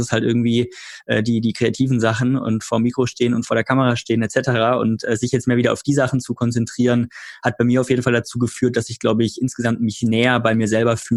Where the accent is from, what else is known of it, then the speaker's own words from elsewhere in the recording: Freiburg, Baden-Württemberg, Germany; ich bin witzigerweise dann über meine Heimatstadt Freiburg gefahren